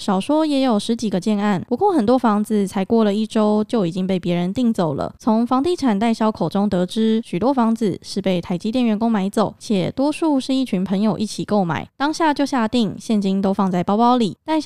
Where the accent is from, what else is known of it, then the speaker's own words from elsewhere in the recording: Kaohsiung, Taiwan; 刚好我老家在南子市运一带